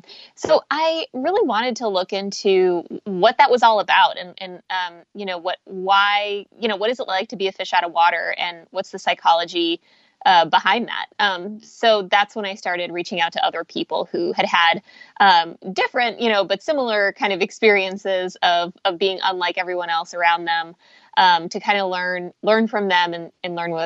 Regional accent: Midland, Texas, United States; also born or lived in Russia; I'm a Russian Jewish refugee, and I grew up in Midland, Texas, which is in far west Texas.

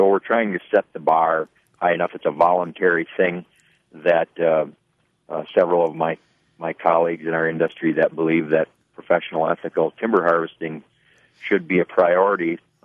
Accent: Wisconsin, United States; I've been born and raised in Forest County, Wisconsin. I live near Crandon.

